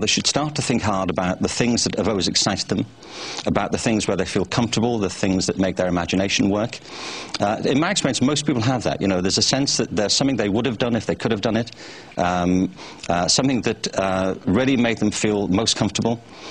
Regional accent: Liverpool, North West England, United Kingdom; You know, I'm from Liverpool.

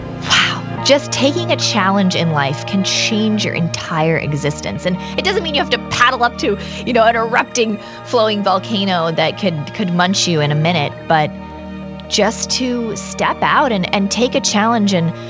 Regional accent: Hawaii, United States; Growing up in Hawaii, we didn't have a home at first. And we would literally sleep out on the lava rocks in our sleeping bags while we built our home.

